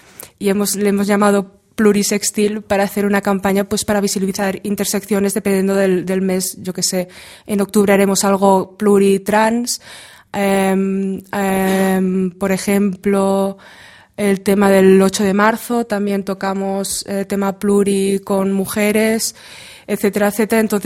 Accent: Barcelona, Catalonia, Spain; todas las personas que forman parte del Renault somos de Barcelona o muy cerca.

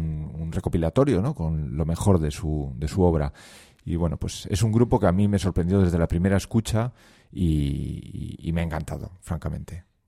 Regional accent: Santander, Cantabria, Spain; Nos vamos desde Vigo hasta mi tierra, Santander

